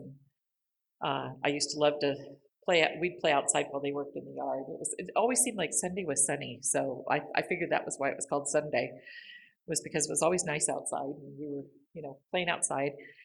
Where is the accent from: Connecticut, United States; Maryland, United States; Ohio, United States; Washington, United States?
Washington, United States; Seattle; Well, I was born in Seattle and have lived here all my life, so yeah.